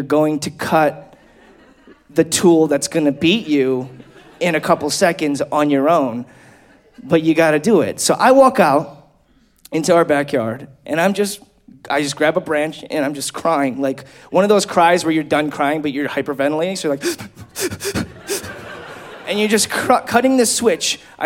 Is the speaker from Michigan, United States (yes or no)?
yes; Taylor, Michigan, United States; I was like, yo, I grew up in Taylor, Michigan.